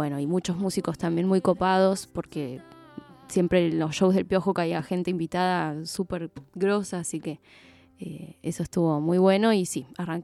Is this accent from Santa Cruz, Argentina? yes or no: no; Ramos Mejía, Buenos Aires Province, Argentina; Nosotros somos de Ramos, de zona oeste.